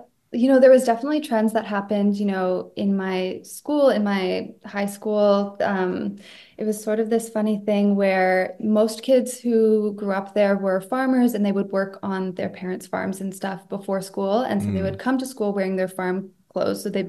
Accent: Canada; moved away as an adult; now in Netherlands; So I grew up in like a very rural community, in Canada, where like lots of farms, lots of trees, lots of nature.

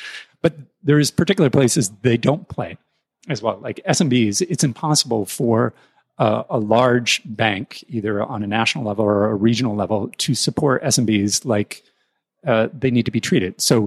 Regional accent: United States; you can tell from my accent, I'm American.

